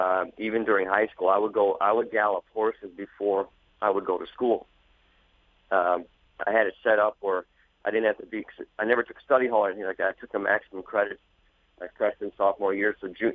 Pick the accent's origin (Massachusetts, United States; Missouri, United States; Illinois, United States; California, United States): Illinois, United States; Lake Zurich; And then we grew up in Chicago, Lake Zurich, ever since. Went to grade school, junior high school, graduated high school.